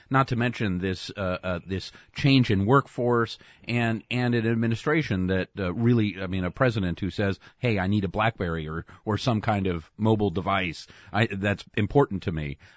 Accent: California, United States; I was raised in the Silicon Valley, and I've seen all these Silicon Valley folks come into Washington

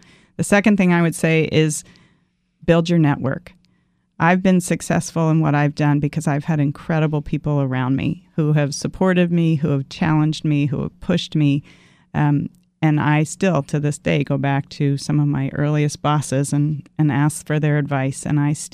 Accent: Baltimore, Maryland, United States; So I grew up in Baltimore. I was the only girl. I have three brothers

